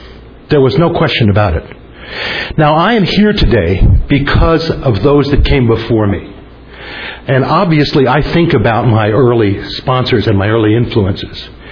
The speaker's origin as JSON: {"language": "English", "region": "Ohio", "country": "United States", "said": "I'm from Northeast. I lived in Northeast Ohio much of my life."}